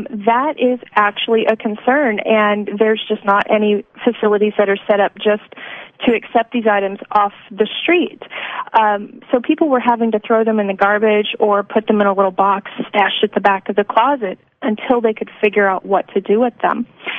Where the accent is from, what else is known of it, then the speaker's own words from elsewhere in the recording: Fremont, California, United States; Yeah, I'm a Bay Area girl by origin. And I grew up in California in the drought years